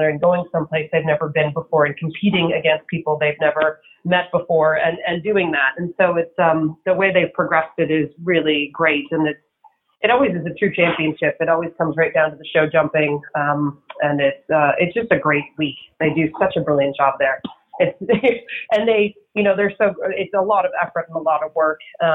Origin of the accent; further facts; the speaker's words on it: Massachusetts, United States; now in Florida, United States; here I am from Massachusetts and now I live in Florida